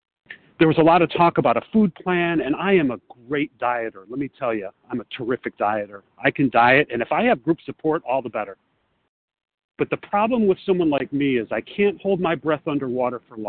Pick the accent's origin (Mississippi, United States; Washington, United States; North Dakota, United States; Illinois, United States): Illinois, United States; Chicago; now in Los Angeles, United States; I'm from Chicago, but I'm calling from Los Angeles.